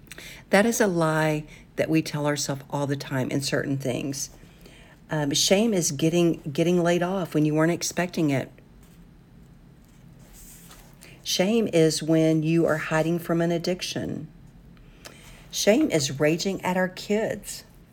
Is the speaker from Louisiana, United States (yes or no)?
no; Kansas, United States; and I'm from Kansas. I don't speak Spanish.